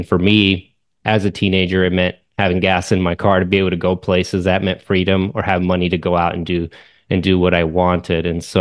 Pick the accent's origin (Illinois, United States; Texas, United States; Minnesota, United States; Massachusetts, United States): Texas, United States; San Angelo; also born or lived in Piedras Negras, Mexico; I was born in Piedras Negras, Coahuila, just south of the border. When we were very young, we moved to West. I was about 4 years old when we moved to West Texas. Mm-hmm. And so then I grew up in San Angelo, Texas